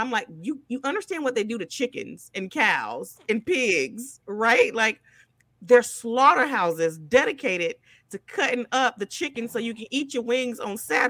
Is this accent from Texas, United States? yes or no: no; Florida, United States; You gotta remember, I grew up in South Florida.